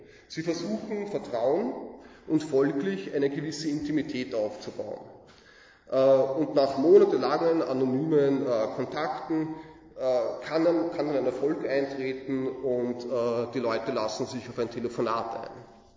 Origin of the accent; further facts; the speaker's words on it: Vienna, Austria; Als Wiener könnte ich den Eindruck gewinnen, wenn ich draußen unterwegs bin